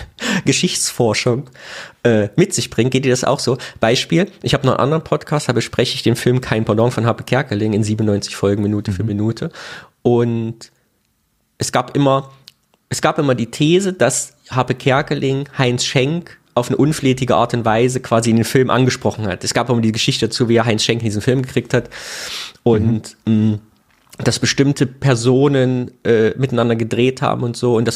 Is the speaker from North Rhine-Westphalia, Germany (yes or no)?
yes; Cologne, North Rhine-Westphalia, Germany; Und ich komme ja aus Köln, wo die drei Heiligen Könige liegen.